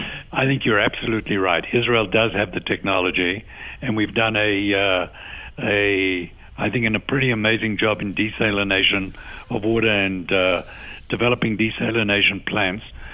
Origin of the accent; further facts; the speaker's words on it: South Africa; accent: South African; I hope you can recognize my South African accent.